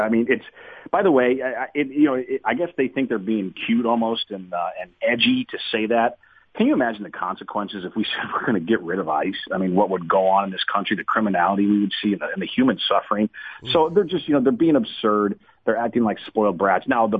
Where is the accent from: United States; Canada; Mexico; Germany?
United States; And I think it's disgusting, and as an American, it really offends me.